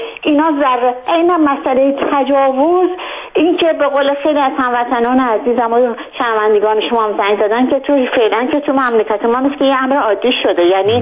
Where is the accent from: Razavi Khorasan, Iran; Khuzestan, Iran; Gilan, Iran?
Khuzestan, Iran; Ahvaz; من خودم خوزستانی هستم و تمام تا 18-19 سالگی در اهواز بزرگ شدم و تابستون‌ها ما برای فرار از گرمای خوزستان به تهران می اومدیم.